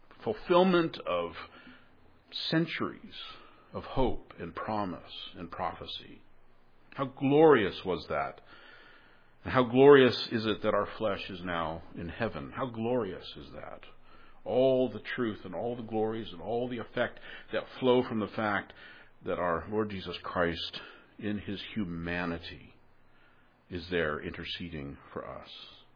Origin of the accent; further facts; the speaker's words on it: California, United States; We're familiar with earthquakes here in California. Growing up in the Bay Area, I certainly was familiar with earthquakes.